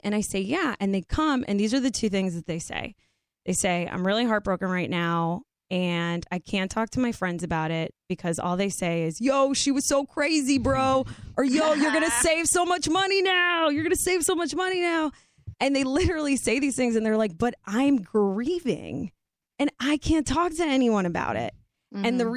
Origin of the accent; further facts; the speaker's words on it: Florida, United States; because I was just from South Florida, where, you grow up in your group of friends, your environment.